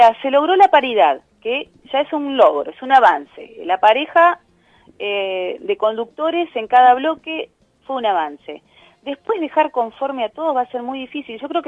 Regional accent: Santa Fe, Argentina; Lo digo como santafesina de la ciudad de Santa Fe

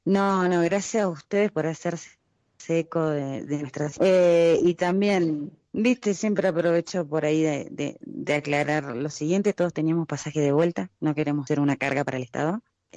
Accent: General Belgrano, Buenos Aires Province, Argentina; moved away as an adult; now in La Plata, Argentina; Oriunda de General Belgrano, pero vivo hace 18 años en La Plata.

